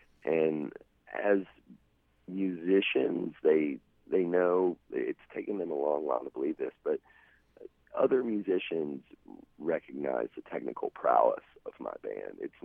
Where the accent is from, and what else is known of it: Chesapeake, Virginia, United States; born or raised there; moved away as an adult; now in Richmond, United States